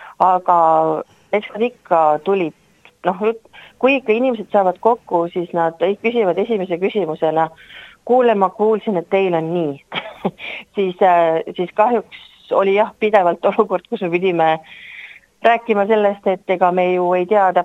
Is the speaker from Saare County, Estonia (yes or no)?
yes; Saare County, Estonia; mina olen saarlane